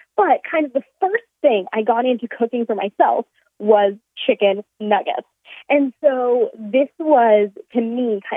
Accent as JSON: {"language": "English", "country": "Canada", "tie": "born or raised there", "also_born_or_lived": "Texas", "said": "I am from Canada, so if I say about funny, you'll know why. I was born and raised here, though I also spent some time living in Texas as a kid while my dad went to school."}